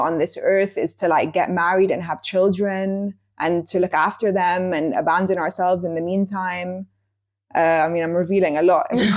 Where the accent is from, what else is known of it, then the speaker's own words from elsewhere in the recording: London, United Kingdom; And I grew up in London since I was 8 years old.